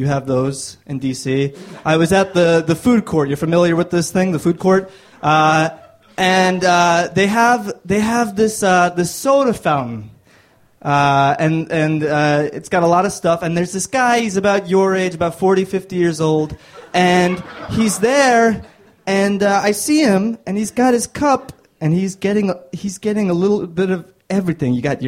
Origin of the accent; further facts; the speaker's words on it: Baltimore, Maryland, United States; So I'm from Baltimore. Is it okay in D.C., this lovely city, to tell the truth?